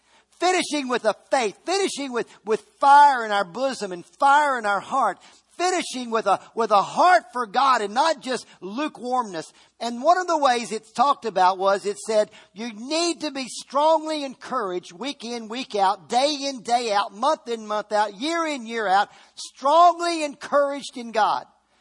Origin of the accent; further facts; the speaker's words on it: Virginia, United States; I grew up, we grew up in Virginia. And in Virginia, it was very, very conservative area where I grew up in.